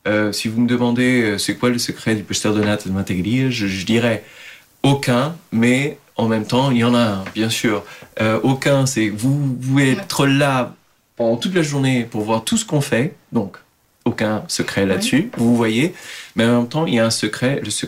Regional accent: Portugal; au Portugal, on est, disons, dans le monde, quand on dit qu'on est du Portugal, du moins quand j'ai commencé à voyager, faire des voyages un petit peu lointains, je disais d'où je venais.

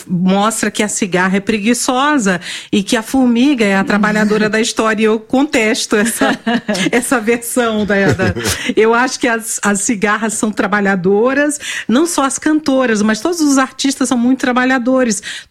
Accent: Brazil; Eu falo da Amazônia porque eu sou de lá do Brasil, né?

